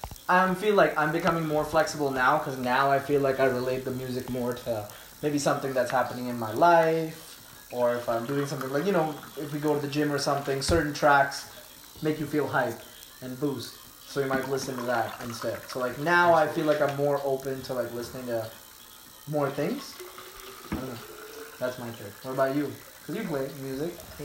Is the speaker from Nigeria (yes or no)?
no; India; Like I grew up in India.